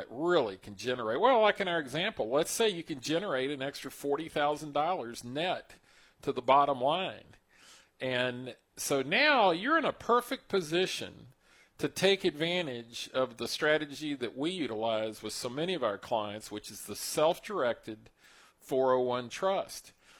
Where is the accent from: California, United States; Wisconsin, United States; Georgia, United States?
California, United States; Pasadena; You know, I am from Pasadena, right?